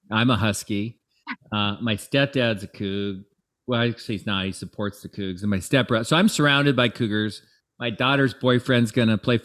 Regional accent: Tacoma, Washington, United States; born there; I was born in Tacoma too.

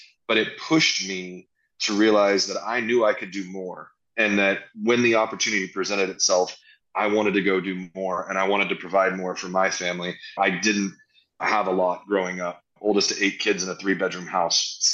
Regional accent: Texas, United States; Trust me, I'm a Texan.

